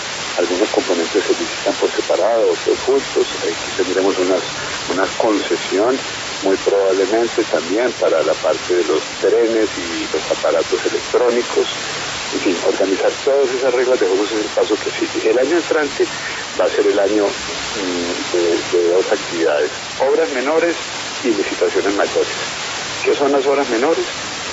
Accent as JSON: {"language": "Spanish", "town": "Medellín", "region": "Antioquia", "country": "Colombia", "said": "Yo soy de Medellín."}